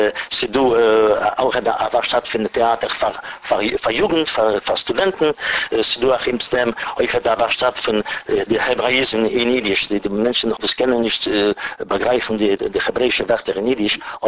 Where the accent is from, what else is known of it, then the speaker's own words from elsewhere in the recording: Russia; born there; German is a second language; Ich bin geboren in Russland.